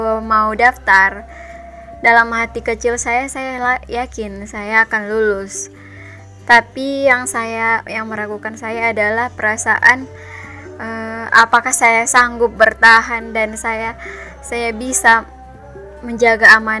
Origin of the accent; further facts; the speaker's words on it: North Sumatra, Indonesia; saya yang berasal dari SMA di ujung pelosok Sumatera Utara